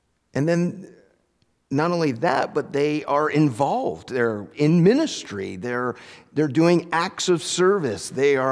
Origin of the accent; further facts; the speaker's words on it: Lincoln, Vermont, United States; I was driving through Lincoln in my hometown, and a lady had put a sign out in front of her house